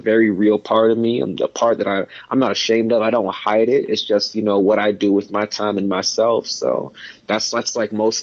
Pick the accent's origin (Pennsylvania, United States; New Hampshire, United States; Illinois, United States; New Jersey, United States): New Jersey, United States; also born or lived in Bronx, New York; I was born in the Bronx, New York, and I was raised there for the early part of my life for about 6 years. And then my family moved us down to New Jersey, where I had a lot of aunts and uncles and cousins. We lived in Bergen County